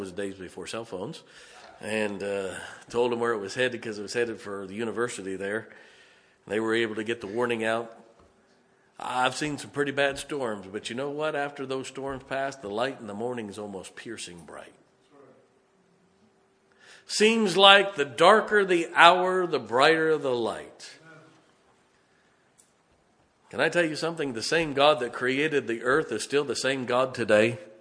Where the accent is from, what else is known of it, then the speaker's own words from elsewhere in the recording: Ohio, United States; I grew up in Ohio where we had real tornadoes.